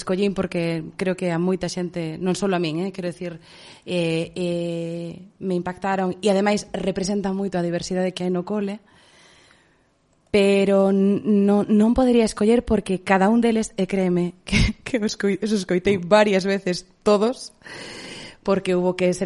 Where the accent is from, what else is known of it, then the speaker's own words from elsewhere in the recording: Ribeira, Galicia, Spain; É que son de Ribeira.